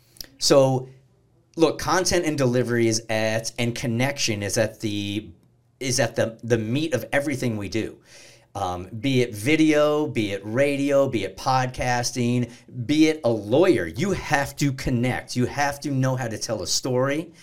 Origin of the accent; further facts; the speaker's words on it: San Diego, California, United States; I grew up in San Diego